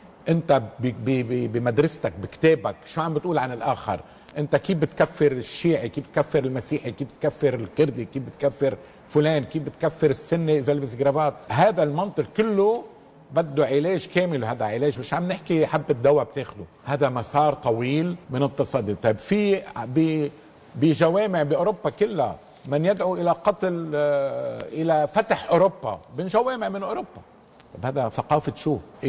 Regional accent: Lebanon; نحن كلبنانيين كلنا هذه الطبقة السياسية أمام محك كبير

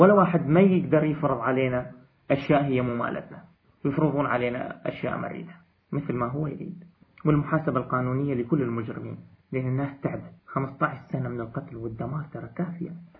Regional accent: Karamles, Nineveh, Iraq; now in Baghdad, Iraq; اللي هو ابن قريتي

